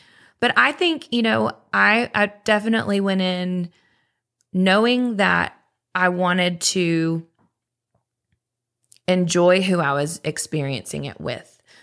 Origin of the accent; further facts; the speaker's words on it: Nashville, Tennessee, United States; I think being born and raised in Nashville helped.